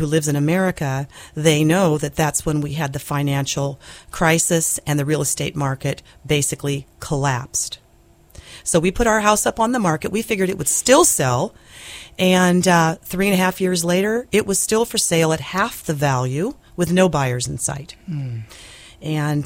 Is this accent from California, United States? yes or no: yes; Yorba Linda, California, United States; Well, I am a native-born Southern Californian, and we ended up in Orange County, rural Orange County. And when I was eight, my mom and dad moved us to Yorba Linda, California. And it was extremely rural.